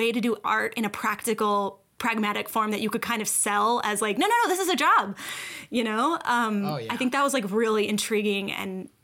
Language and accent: English; Kentucky, United States; And especially like growing up in Kentucky